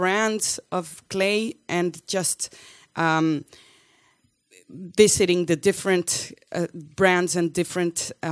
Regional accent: Honduras; English is a second language; In my country, I'm from Honduras.

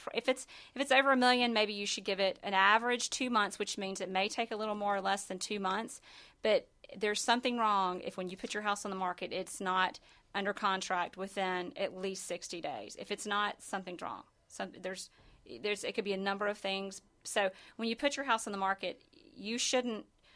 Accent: Georgia, United States; also born or lived in Las Vegas; I grew up riding horses in South Georgia, lived in Las Vegas, trained horses in Las Vegas.

